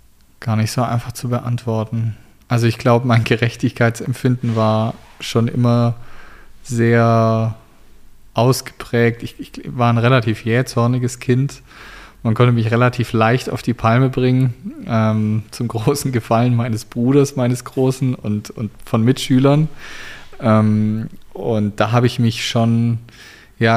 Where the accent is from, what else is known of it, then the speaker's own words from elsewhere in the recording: Herrenberg, Baden-Württemberg, Germany; also born or lived in Stuttgart; also ich bin geboren in Stuttgart und bin dann in Herrenberg aufgewachsen. Das ist so eine halbe Stunde ungefähr von Stuttgart weg.